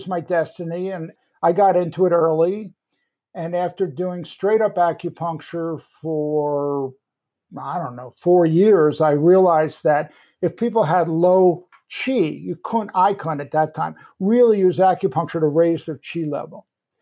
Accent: Madison, Wisconsin, United States; also born or lived in Chicago; I was from Madison, Wisconsin, but I did my studies in Chicago.

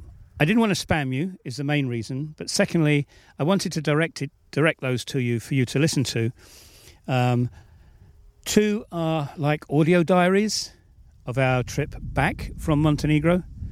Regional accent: England, United Kingdom; now in Balkans; So I am an Englishman in the Balkans

